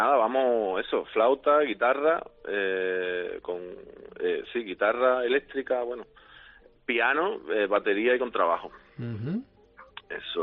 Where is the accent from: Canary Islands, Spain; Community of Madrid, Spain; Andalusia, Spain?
Andalusia, Spain; Málaga; also born or lived in Barcelona; now in Basel, Switzerland; Bueno, estuve viviendo en Barcelona 6 años, me fui en 2015 de Málaga, y luego ahora llevo... Este es mi cuarto año en Basilea, en Suiza.